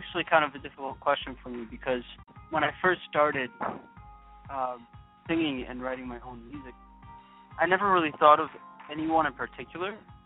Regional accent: New York, United States; Yep, born and raised in Central New York.

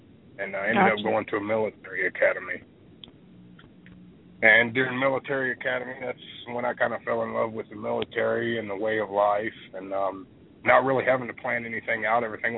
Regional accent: Kentucky, United States; I started the volunteer fire department in my hometown in Kentucky, probably when I was just before 16, just before I was supposed to.

